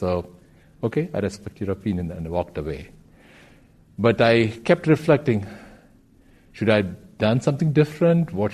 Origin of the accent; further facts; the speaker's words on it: India; I grew up in India, so as a practicing Hindu.